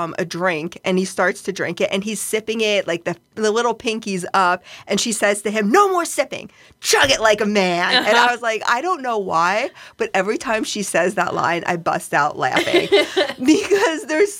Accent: the South, United States; like I grew up in the South, it's very conservative, definitely like more evangelical religious background.

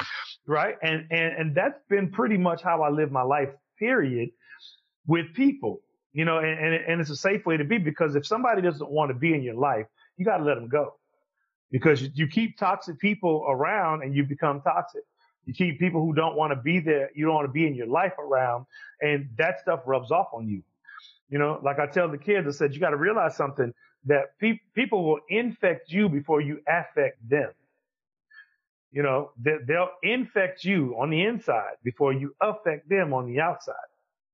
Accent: Louisiana, United States; I come from Louisiana music is Louisiana Creole music is what my family plays, right?

